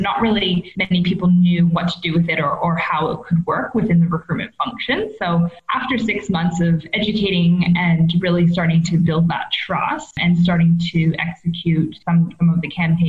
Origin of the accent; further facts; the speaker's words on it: Canada; moved away as an adult; now in Sydney, Australia; based here in Sydney, Australia. If you can't tell from my funny accent, I am originally from Canada